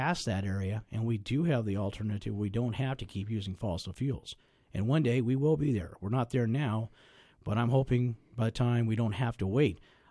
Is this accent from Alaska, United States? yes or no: yes; Alaska, United States; I grew up on the Little Susitna River. I remember days when I could catch 5 and 6 silvers a day up by above the bridge by our house on out there.